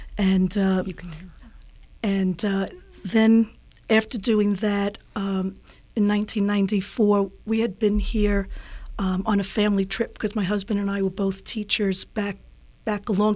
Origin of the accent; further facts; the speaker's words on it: New York, United States; now in Tucson, United States; I am from New York, and that's where I was working before I moved to Tucson.